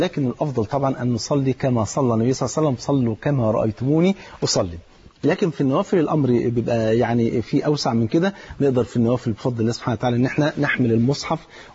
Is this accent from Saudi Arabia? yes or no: no; Egypt; يقول لك حتى المثل عندنا في مصر ليه يقول بيع رخيص تبيع اكتر تكسب اكتر